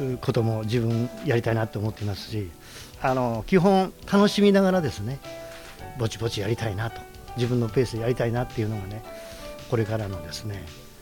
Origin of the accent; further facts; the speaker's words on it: Yokkaichi, Mie, Japan; 私この地元四日市で生まれ育ってですね、今年で古希になるんですけども